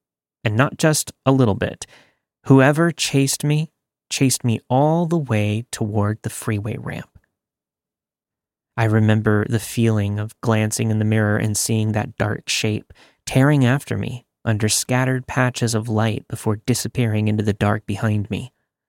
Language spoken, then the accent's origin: English; Seattle, Washington, United States; I'm originally from Seattle and was visiting at the time.